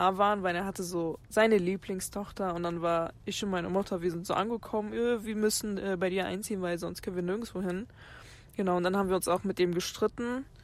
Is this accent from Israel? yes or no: no; Portugal; German is a second language; now in Germany; dass eigentlich Deutschland mittlerweile schon meine Heimat geworden ist. Aber ja, also klar würde ich gern wieder zurück nach Portugal. Seitdem ich von da weggefahren bin, war ich auch nicht mehr dort.